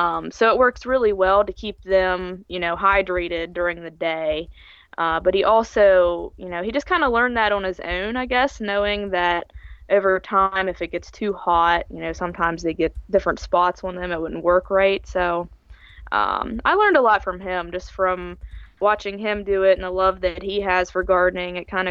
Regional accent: Waynesboro, Pennsylvania, United States; So yeah, I was born in Waynesboro, and that's basically where I've stayed.

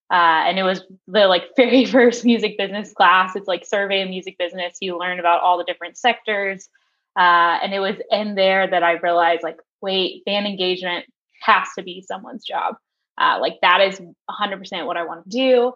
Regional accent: Nashville, Tennessee, United States; So I grew up in Nashville, always knew I wanted to be in the music industry, didn't really know what that was.

